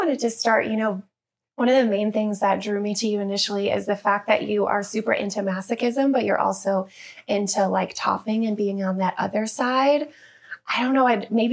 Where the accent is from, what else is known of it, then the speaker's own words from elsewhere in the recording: Chicago, Illinois, United States; now in Los Angeles, United States; I know you live here, but I just found out that you're from Michigan, and I'm from Illinois, Chicago area.